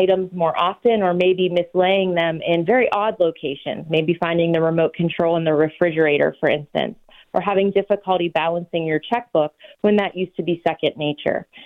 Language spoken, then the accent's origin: English; Blairsville, Pennsylvania, United States; I grew up in Blairsville, Pennsylvania, so right outside the city, about an hour, and about 3,500 people.